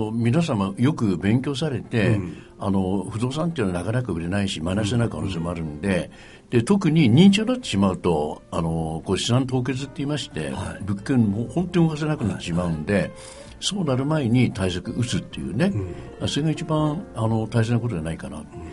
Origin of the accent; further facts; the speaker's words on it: Inami, Toyama, Japan; 今私今稲見出身なんですけども、南砺市稲見ですね、